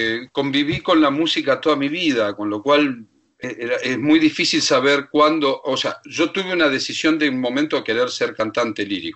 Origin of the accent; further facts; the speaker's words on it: Paraná, Entre Ríos, Argentina; now in Buenos Aires, Argentina; mi familia no estaba radicada en Buenos Aires, yo soy de Paraná, de Entre Ríos. O sea, mi abuela, mi abuelo estaban todos allá. Mi madre sí vivía acá. Yo me crié con mis abuelos